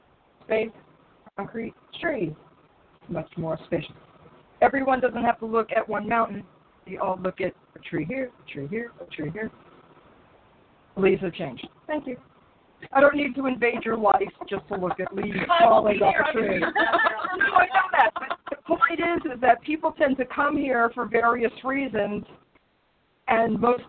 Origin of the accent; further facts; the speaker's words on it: Brooklyn, New York, United States; born there; I was born in Brooklyn.